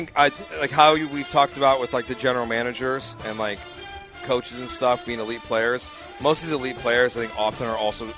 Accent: Illinois, United States; now in Houston, United States; So I didn't know nothing about crawfish until I moved to Houston about a decade ag

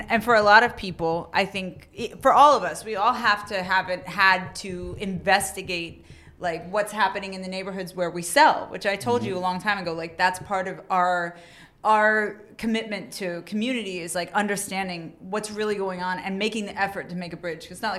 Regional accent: East Coast, United States; Like, he was, like, really important to L.A. But I'm from the East Coast, so, yeah.

